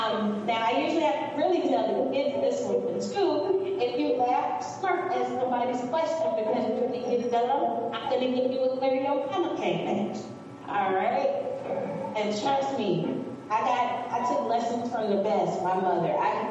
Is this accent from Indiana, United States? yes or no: no; Mississippi, United States; You know, I'm from Mississippi. We have a rich literary history